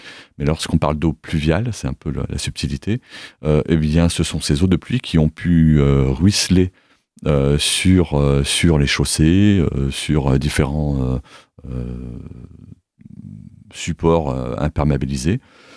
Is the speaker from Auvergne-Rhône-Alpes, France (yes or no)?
yes; Auvergne-Rhône-Alpes, France; je suis déjà drômois d'origine, j'ai grandi dans la Drôme et je suis revenu habiter sur Cray il y a 12 ans maintenant.